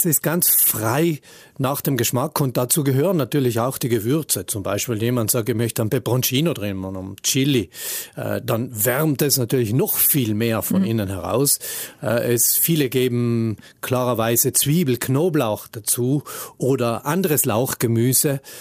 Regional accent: Trentino-Alto Adige, Italy; Bei uns in Südtirol

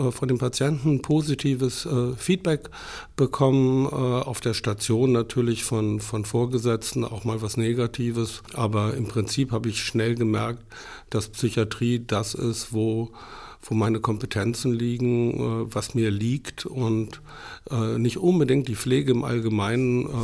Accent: Göttingen, Lower Saxony, Germany; Wir kommen beide aus Göttingen, beziehungsweise aus dem Dorf in der Nähe von Göttingen.

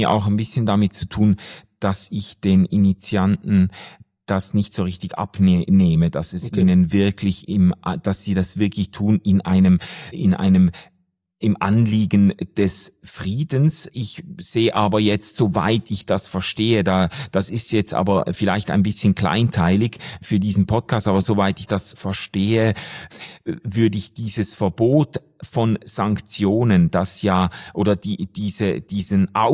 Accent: Switzerland; das uns zufällt als Schweizer und uns ganz viele Vorteile gebracht hat

